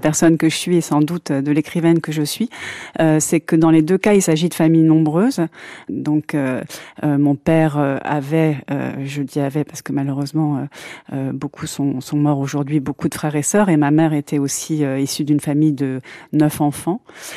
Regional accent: Boulogne-Billancourt, Île-de-France, France; born there; Oui, je suis née à Boulogne. En fait, je suis née dans une clinique à Boulogne-Billancourt, mais mes parents vivaient dans le 13e arrondissement.

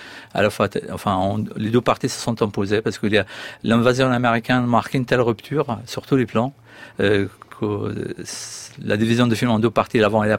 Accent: Iraq; moved away; Moi, quand j'ai quitté l'Irak, mes sœurs portaient le mini-jupe.

